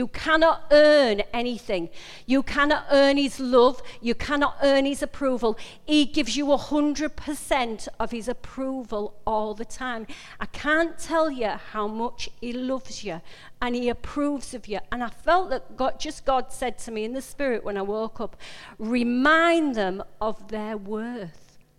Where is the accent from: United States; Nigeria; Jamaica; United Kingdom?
United Kingdom; Yorkshire and the Humber; accent: Yorkshire; Sometimes I apologize for my Yorkshire accent.